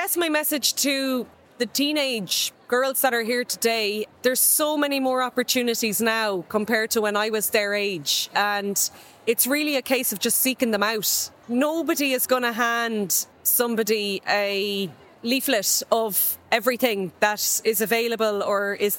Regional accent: Ireland; when I was growing up in Ireland.

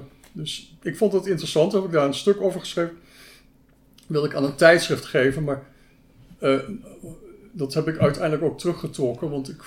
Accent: Aruba; Ik ben opgegroeid op Aruba.

